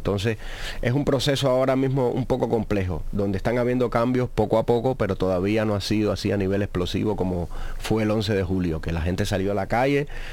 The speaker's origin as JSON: {"language": "Spanish", "country": "Cuba", "lives_now": "Miami, United States", "said": "Sí, esta canción ha sido un lema para todo lo que está pasando a nivel social en mi país. Ha sido un lema para una nueva generación que plantea un cambio, que plantea una Cuba diferente"}